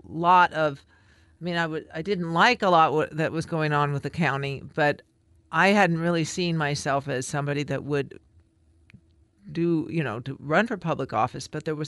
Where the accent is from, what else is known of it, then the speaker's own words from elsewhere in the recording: Deadwood, United States; I'm from Deadwood and I work in Florence.